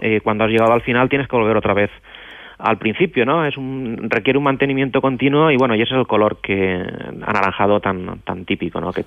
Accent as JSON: {"language": "Spanish", "town": "Alcoy", "region": "Valencian Community", "country": "Spain", "said": "yo soy ingeniero de la ciudad de los puentes, soy alcoyano de Alcoy, es un pueblecito de Alicante"}